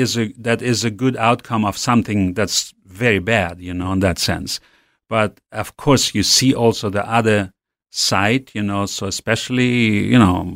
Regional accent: Siberia, Russia; I grew up in Siberia, in West Siberia, and they became followers of Christ shortly after the wartime. You know, they were teenagers during the wartime, my parents, and so I already was born in a Christian family.

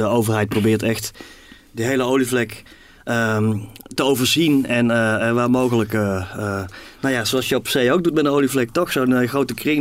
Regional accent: Tilburg, North Brabant, Netherlands; En ik mag dat zeggen als geboren en getogen Tilburger.

